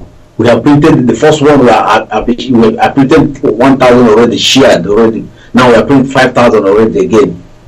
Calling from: Germany; I'm calling from Germany.

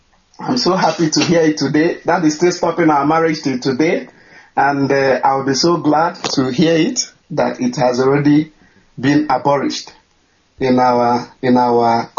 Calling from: Switzerland; I'm calling from Switzerland.

